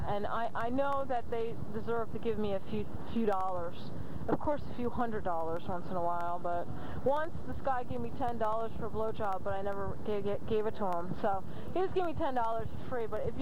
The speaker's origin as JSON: {"language": "English", "region": "New York", "country": "United States", "said": "And I'm from New York, and I'm from the East Coast, and I've been all over the country and the world."}